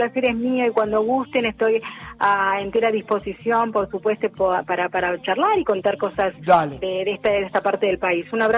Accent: Córdoba, Argentina; now in Neuquén, Argentina; Yo soy de cordobesa, no puedo decir los neuquinos, pero vivo acá hace más de 30 años.

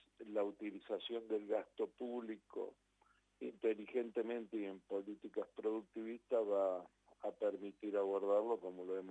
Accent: Argentina; como argentinos de Argentina

